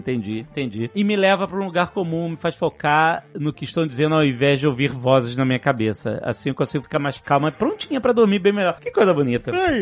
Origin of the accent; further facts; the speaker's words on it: Rio de Janeiro, Brazil; Eu falei, a gente é carioca, pelo amor de Deus.